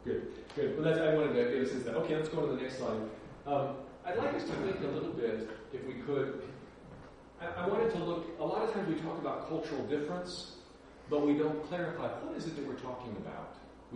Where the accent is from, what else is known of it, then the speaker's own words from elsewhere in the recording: Dallas, Texas, United States; So among in the community that I grew up in Dallas, Texas, a fairly moneyed